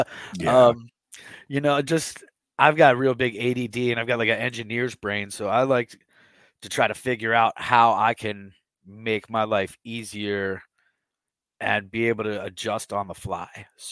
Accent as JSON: {"language": "English", "town": "Charlotte", "region": "North Carolina", "country": "United States", "tie": "born or raised there", "also_born_or_lived": "Murrells Inlet, South Carolina", "said": "And then I grew up in Charlotte, so I was pond hopping, you know, throwing rooster tails at bluegill and this, that, and a third. And then high school, I moved to Murrells Inlet, South Carolina"}